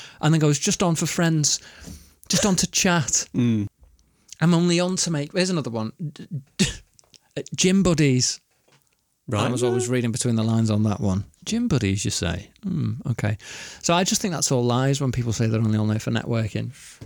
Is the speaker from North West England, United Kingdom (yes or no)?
yes; North West England, United Kingdom; accent: Scouse; My native accent. Yeah. This is based on the fact I went to a gym in Liverpool once